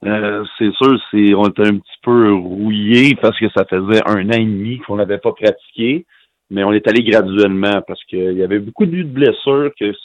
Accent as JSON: {"language": "French", "town": "Montreal", "region": "Quebec", "country": "Canada", "tie": "born or raised there", "said": "Je suis content d'être dans ma ville natale, devant mes amis, ma famille."}